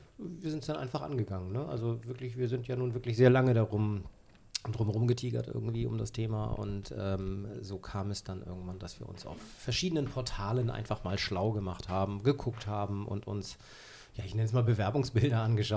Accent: Hamburg, Germany; Und gebürtig aus Hamburg, wohnend in Hamburg und arbeitend in Hamburg.

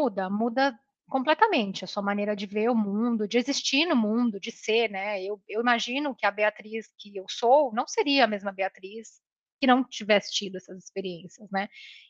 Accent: Santos, São Paulo, Brazil; moved away; also born or lived in Canada; hoje que eu tô em Santos, que é onde eu nasci e cresci, que eu sei que eu tenho a família, que eu tenho amigos de longa data

